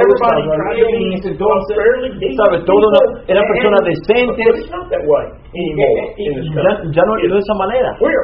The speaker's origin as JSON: {"language": "Spanish", "country": "United States", "tie": "born or raised there", "said": "para nosotros que hemos nacido criados y nacido en los Estados Unidos."}